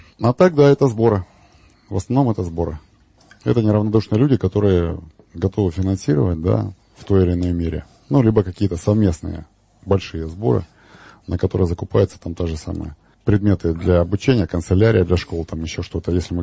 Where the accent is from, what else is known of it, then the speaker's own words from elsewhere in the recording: Rostov-on-Don, Rostov Oblast, Russia; Нет, я из Ростова-на-Дону, скорее всего, ростовчанин.